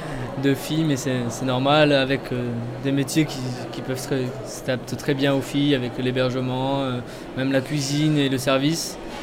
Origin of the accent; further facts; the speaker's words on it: Talence, Nouvelle-Aquitaine, France; De Talence, à côté de Bordeaux.